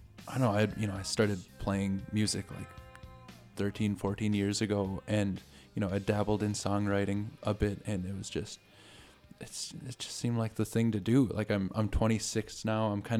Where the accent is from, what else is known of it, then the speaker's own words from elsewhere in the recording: Grand Portage, Minnesota, United States; When I was really young, I grew up in Grand Portage on the Native Reservation